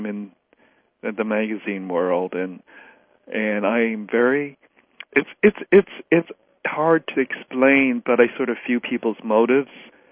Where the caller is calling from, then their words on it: East Coast, United States; I'm calling from the East Coast.